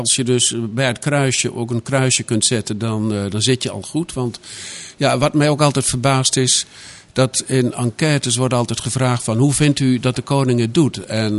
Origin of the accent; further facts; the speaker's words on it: Netherlands; Waarop wij als Nederlander trots kunnen zijn.